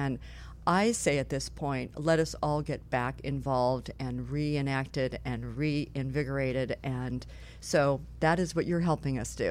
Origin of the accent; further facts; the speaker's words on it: Chicago, Illinois, United States; from my hometown, Chicago, Illinois